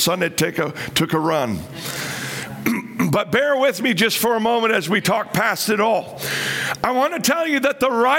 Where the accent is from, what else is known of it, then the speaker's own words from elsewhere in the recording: Canada; we are from Canada